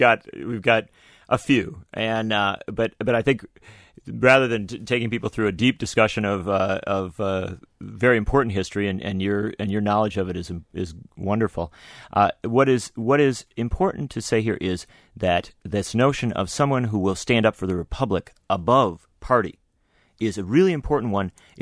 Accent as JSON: {"language": "English", "country": "United States", "said": "I'm an American citizen, and we have within our country infrastructure for holding a president to account."}